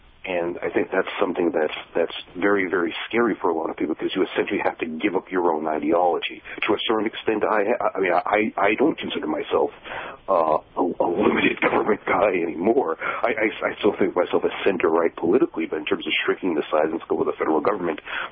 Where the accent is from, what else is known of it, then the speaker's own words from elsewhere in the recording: Massachusetts, United States; one of the controversies going on in my home state of Massachusetts with Senator Scott Brown